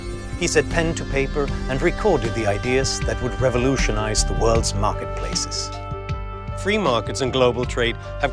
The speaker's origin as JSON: {"language": "English", "country": "Sweden", "tie": "born or raised there", "said": "a writer and an analyst born and raised in Sweden, and these issues are of great concern to me."}